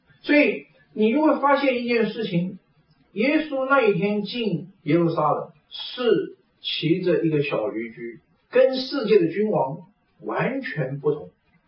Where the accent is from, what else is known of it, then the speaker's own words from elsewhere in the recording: China; 我们读这个两个字的时候，我们中国人体会了